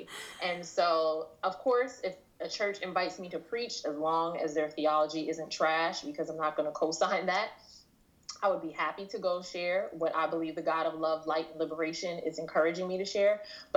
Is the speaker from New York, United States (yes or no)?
yes; Queens, New York, United States; I grew up in Queens, New York. So I grew up going to...